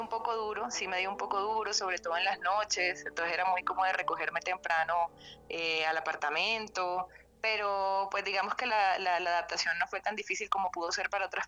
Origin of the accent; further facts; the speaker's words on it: Cartagena, Bolívar, Colombia; Yo soy de Cartagena, de familia barranquillera y de Magangué.